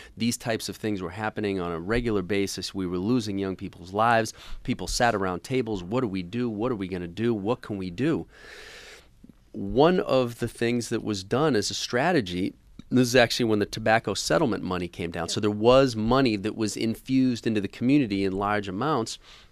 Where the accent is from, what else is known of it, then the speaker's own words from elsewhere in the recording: Boston, Massachusetts, United States; now in Rochester, United States; I'm not from Rochester. I'm originally from Boston.